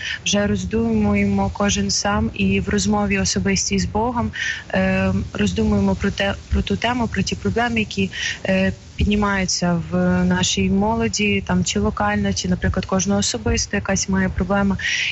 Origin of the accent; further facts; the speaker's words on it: Shepetivka, Khmelnytskyi Oblast, Ukraine; у нас, звідки я родом, в Шепетівці, є дім престарілих